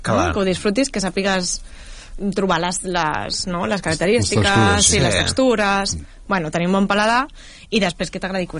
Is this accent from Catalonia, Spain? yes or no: yes; Barcelona, Catalonia, Spain; De Barcelona, soc nascuda a Barcelona i visc a Barcelona.